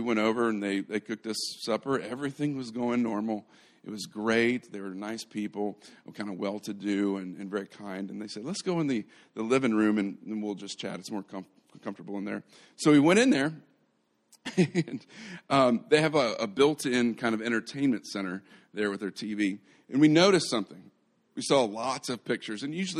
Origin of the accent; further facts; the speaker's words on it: Georgia, United States; also born or lived in Omaha; We like college football, and we're from Georgia, so we like the Bulldogs, God's team.